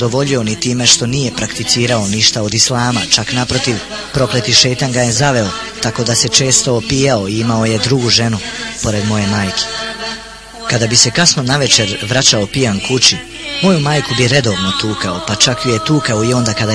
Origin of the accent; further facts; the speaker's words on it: Banja Luka, Republika Srpska, Bosnia & Herzegovina; born there; Rođena sam u Banja Luci i dok sam još bila mala djevojčica, moja majka me je podučavala kraćim surama iz Kur'ana